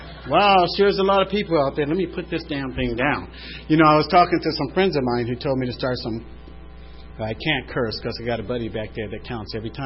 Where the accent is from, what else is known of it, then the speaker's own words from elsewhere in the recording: San Diego, California, United States; I come from San Diego. This is where I was born in San Diego, and I'll tell you from the very beginning, as long as I can remember, that God never came into my neighborhood.